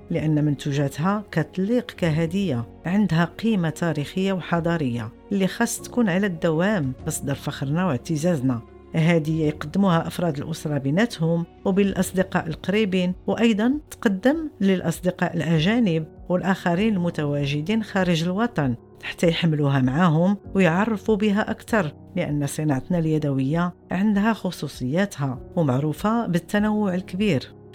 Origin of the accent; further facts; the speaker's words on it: Morocco; اختيار هدايا اللي كتشبهنا وكتمثلنا كمغاربة